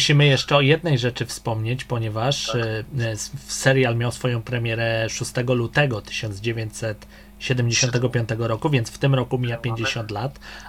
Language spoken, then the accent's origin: Polish; Łódź, Łódź Voivodeship, Poland; Jako łodzianin to znam ich troje właściwie od pierwszych utworów, które tutaj w lokalnych stacjach były prezentowane.